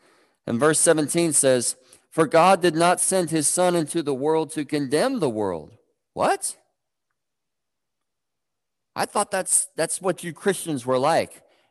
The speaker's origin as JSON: {"language": "English", "region": "North Carolina", "country": "United States", "tie": "born or raised there", "said": "Now, and I grew up in North Carolina, so this is not quite the belt buckle of the Bible Belt. We were pretty close."}